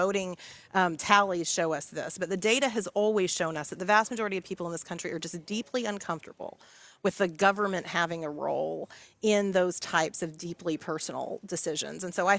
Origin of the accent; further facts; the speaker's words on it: Texas, United States; we know about people in my home state of Texas and people across the country